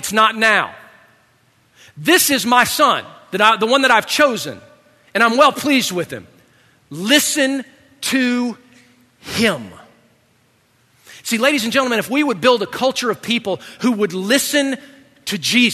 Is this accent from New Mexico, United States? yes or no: no; Georgia, United States; growing up in Georgia, I've seen the Blue Ridge Mountain and the Appalachian Mountains